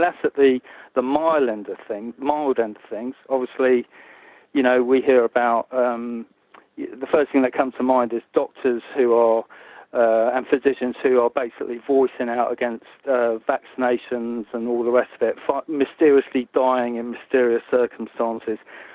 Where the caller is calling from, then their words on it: London, United Kingdom; calling from London.